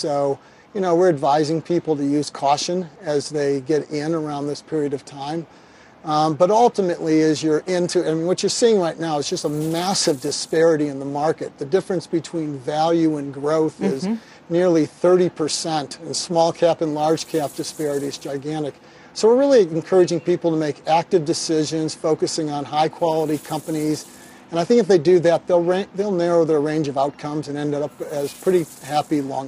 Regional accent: Kansas City, Missouri, United States; You asked about masks. I'm from Kansas City.

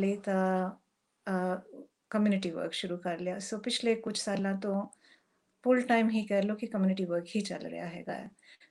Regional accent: Kaunke Kalan, Punjab, India; also born or lived in Kanpur; now in Australia; ਪਿੰਡ ਮੇਰਾ ਹੈਗਾ ਕੌਂਕੇ ਕਲਾਂ, ਅਤੇ ਅਸੀਂ ਰਹਿੰਦੇ ਸੀਗੇ ਪਹਿਲਾਂ ਕਾਨਪੁਰ

